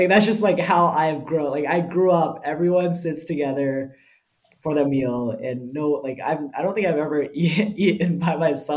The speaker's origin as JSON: {"language": "English", "region": "South Carolina", "country": "United States", "said": "I was from South Carolina. I go to college in New Hampshire."}